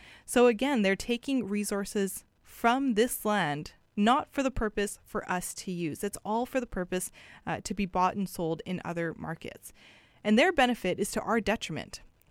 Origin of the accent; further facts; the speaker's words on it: British Columbia, Canada; And I'm from the Northwest. Prince Rupert is at the very end of the Highway of Tears.